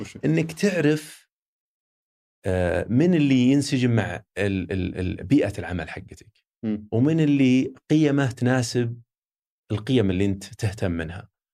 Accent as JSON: {"language": "Arabic", "country": "Saudi Arabia", "said": "نتأكد أنه ما في أحد يستخدمني أنا لأني أنا سعودي"}